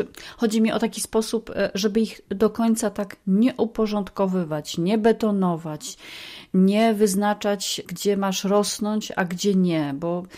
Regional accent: Zielona Góra, Lubusz Voivodeship, Poland; Ja z Zielonej Góry.

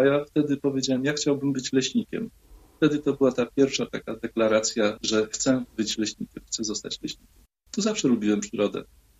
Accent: Masovian Voivodeship, Poland; Ja się urodziłem, wychowywałem się pod Płockiem, gdzie wiadomo, lesistość to jest 9%, nawet teraz. I do lasu, najbliższego lasu miałem z domu około 1,5 kilometra.

